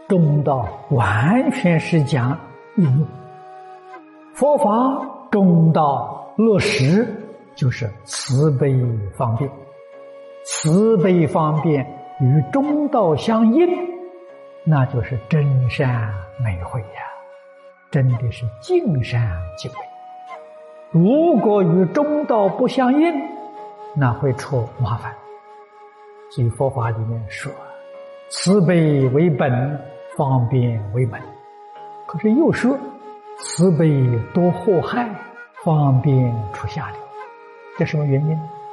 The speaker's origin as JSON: {"language": "Chinese", "country": "China", "said": "我们中国人常讲忠心报国"}